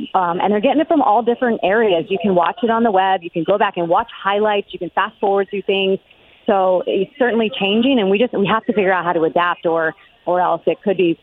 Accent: Fort Lauderdale, Florida, United States; moved away as an adult; We were both raised by single parents. She was raised in Las Vegas. I was raised in Fort Lauderdale, very fast-paced cities that we were forced to grow up very quickly.

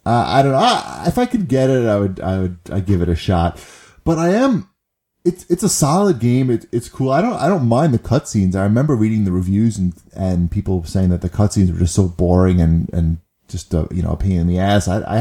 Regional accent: New York, United States; Yeah, well, what do you want from me? I'm a Jew from New York. What do you want?

